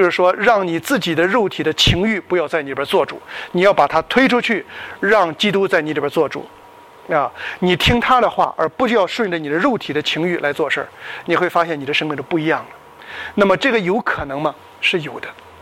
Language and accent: Chinese; Shandong, China; 那我们山东人有一句话叫今晚脱了鞋和袜不知明朝穿不穿